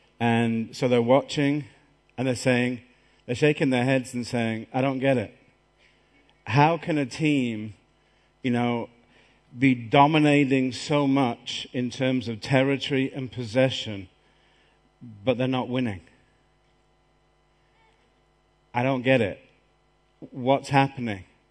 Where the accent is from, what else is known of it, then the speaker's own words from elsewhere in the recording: England, United Kingdom; my observations as an Englishman